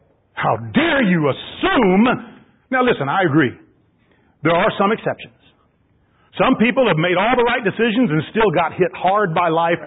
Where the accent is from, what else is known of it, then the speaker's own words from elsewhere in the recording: United States; I'm proud I'm an American. I'm proud I'm an American.